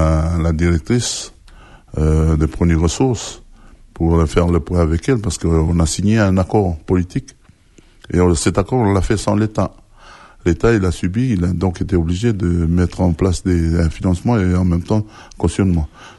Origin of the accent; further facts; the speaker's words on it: Yaté, South Province, New Caledonia; Bon, comme je suis originaire de Yaté